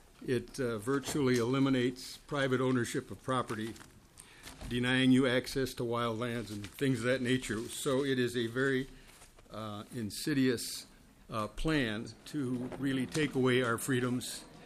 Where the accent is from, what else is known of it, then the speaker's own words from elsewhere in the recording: Chanhassen, Minnesota, United States; I'm from Chanhassen, Minnesota